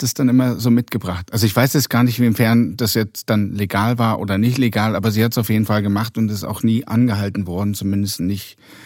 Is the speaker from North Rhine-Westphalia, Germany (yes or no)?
no; Berlin, Germany; Und ansonsten bin ich aber in Friedrichshain zur Schule gegangen.